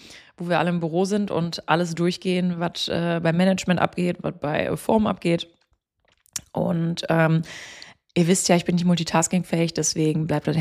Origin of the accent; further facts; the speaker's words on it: Bocholt, North Rhine-Westphalia, Germany; Bocholt-Barlow, meiner Heimat, unsere Heimat, deiner Heimat, geshootet und dann so Richtung Holland, Winterswijk, weil viele wissen ja nicht, mein Zuhause, mein Dorf ist ja noch nah an Holland dran.